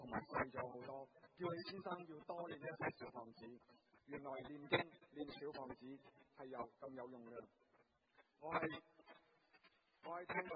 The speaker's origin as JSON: {"language": "Chinese", "country": "Macau"}